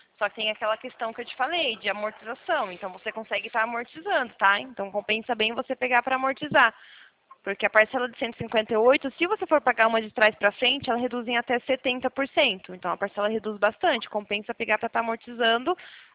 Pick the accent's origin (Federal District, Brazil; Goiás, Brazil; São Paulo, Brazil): São Paulo, Brazil; Santa Bárbara d'Oeste; eu sou daqui de Santa Bárbara do Oeste. É interior de São